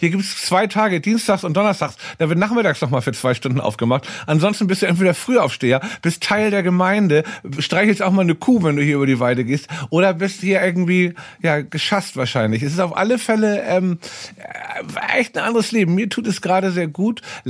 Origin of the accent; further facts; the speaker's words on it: Berlin, Germany; Das kennt man als Berliner.